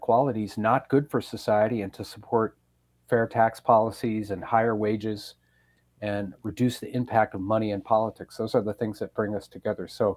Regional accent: Madison, Wisconsin, United States; now in Detroit, United States; You know, after I grew up in Madison, I moved to Detroit, and my dad worked in downtown Detroit.

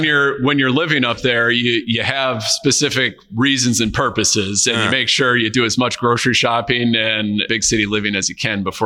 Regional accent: Washington Island, Wisconsin, United States; also born or lived in Madison; Born in Madison. My mom was going to UW-Madison at the time, but grew up on Washington Island.

